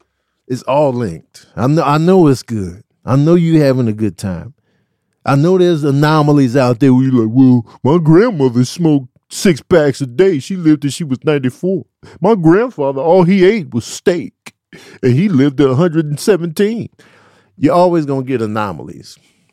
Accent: Chicago, Illinois, United States; I was privileged to be speaking from an urban vantage point. I grew up in Chicago, you know what I'm saying?

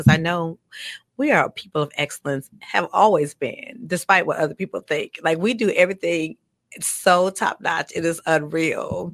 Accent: Muskegon Heights, Michigan, United States; because I wasn't born in Detroit. I wasn't born in Grand Rapids. I was like, I'm literally from Muskegon Heights.

